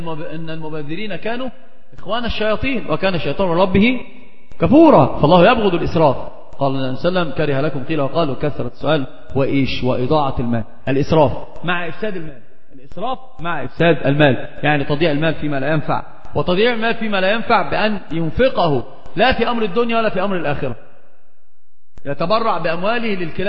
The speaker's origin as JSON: {"language": "Arabic", "town": "Alexandria", "region": "Alexandria Governorate", "country": "Egypt", "accent": "Alexandrian", "said": "فقلت اسكندراني لهجتي لكنتي في اسكندرية"}